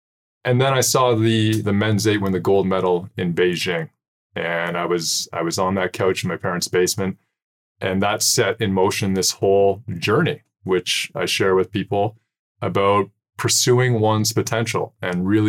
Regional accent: Canada; the Coles Notes is I am another Canadian dude, just like all you guys

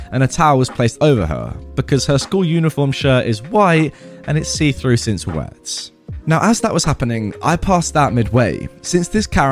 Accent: Texas, United States; Now, I'm a Texan-raised, military family-grown.

